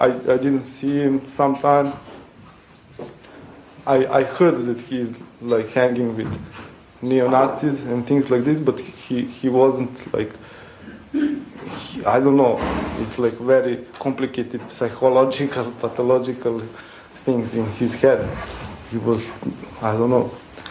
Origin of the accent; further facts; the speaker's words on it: Belgrade, Serbia; English is a second language; I will talk now about Belgrade because I'm from Belgrade.